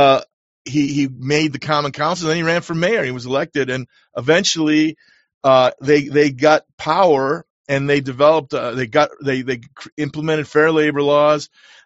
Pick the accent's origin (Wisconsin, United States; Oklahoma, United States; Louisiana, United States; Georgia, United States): Wisconsin, United States; Milwaukee; when I grew up in Milwaukee, Wisconsin, in the 60s and 70s